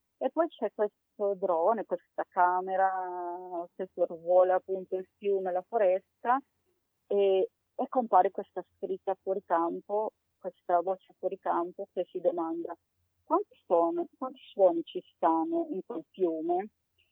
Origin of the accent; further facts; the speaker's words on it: Colombia; Lo so bene, io sono colombiana.